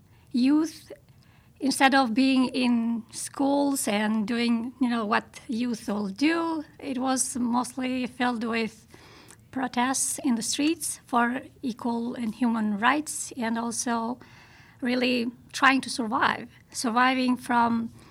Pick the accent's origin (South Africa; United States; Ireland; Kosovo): Kosovo; I want to say that it's an honor to represent women of Kosovo, and we have a long history and all as a country, but also, my country is kind of the newest country in the world